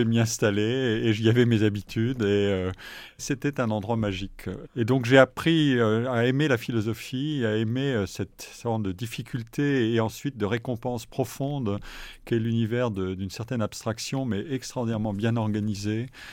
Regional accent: Forbach, Grand Est, France; born there; Je suis lorrain d'origine. Mon père était lorrain et ma mère était alsacienne, mais c'est un nom lorrain. Je suis né dans une ville minière de l'est de la France, à la frontière allemande, Forbach, en Moselle

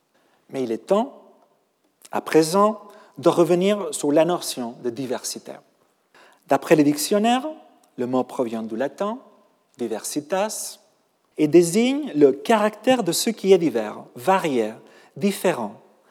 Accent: Catalonia, Spain; French is a second language; moved away as an adult; now in Paris, France; Je suis depuis 20 ans un Parisien, malgré mon accent, mais aussi un Catalan, un Espagnol, un Français et surtout un Européen.

